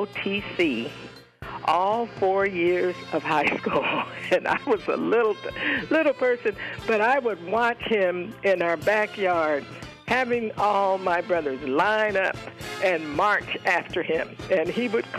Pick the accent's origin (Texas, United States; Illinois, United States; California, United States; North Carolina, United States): California, United States; also born or lived in Oakland; we were in a small town. I was born in Oakland, but we were in a small town in Northern California